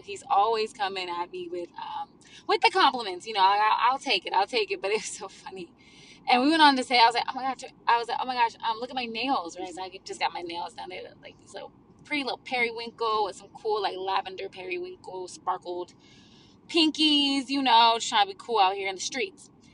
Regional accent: South Carolina, United States; So just lay it on me, you know, because I'm from South Carolina.

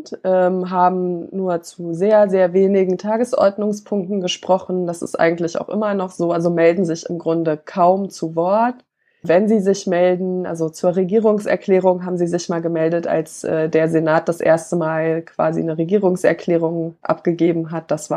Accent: Kassel, Hesse, Germany; Ich bin in Kassel aufgewachsen.

